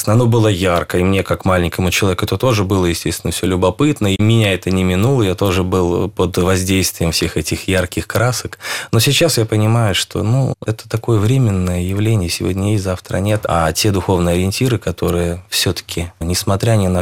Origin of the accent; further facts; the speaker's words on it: Russia; born there; я очень рад, что я родился в России, в Советском Союзе.